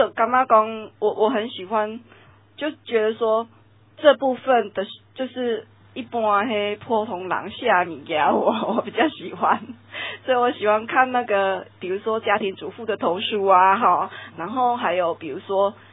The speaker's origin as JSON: {"language": "Chinese", "country": "Taiwan", "said": "我们台湾人要去了解"}